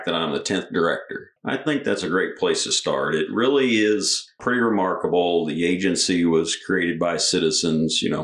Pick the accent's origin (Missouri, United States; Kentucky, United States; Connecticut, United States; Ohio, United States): Missouri, United States; Lincoln; Grew up here. I tell folks I grew up in Lincoln, not Nebraska.